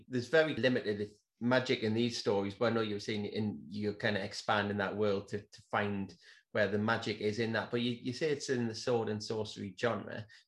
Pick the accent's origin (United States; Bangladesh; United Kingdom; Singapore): United Kingdom; North East England; I'm from Northumberland, which is kind of between England and Scotland